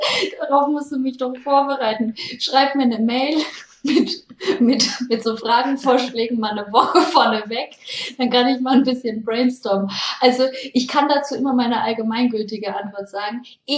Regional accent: Würzburg, Bavaria, Germany; Straße, mitten in der Innenstadt bei uns in Würzburg.

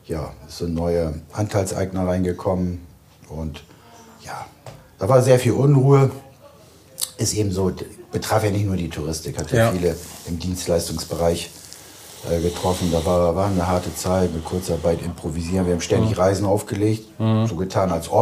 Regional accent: Neuenkirchen, Lower Saxony, Germany; ich komme halt aus Neunkirchen, tiefster Bremer Norden, sprich Niedersachse.

